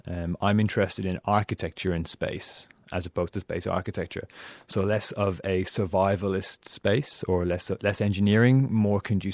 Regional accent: Perth, Western Australia, Australia; and I'm from Perth, Western Australia. It's a very developer-driven state.

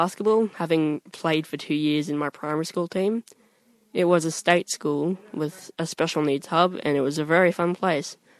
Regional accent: Logan, Queensland, Australia; also born or lived in Brisbane; I was born in Brisbane, but grew up in Logan.

